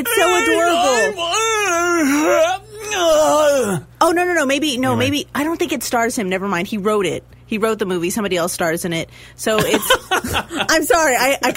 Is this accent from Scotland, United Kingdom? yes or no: yes; Scotland, United Kingdom; No, I'm Scottish.